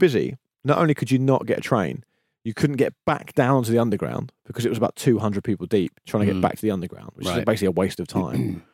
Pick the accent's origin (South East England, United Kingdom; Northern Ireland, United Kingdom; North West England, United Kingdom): South East England, United Kingdom; I know I'm going to sound painfully naive here as a Southerner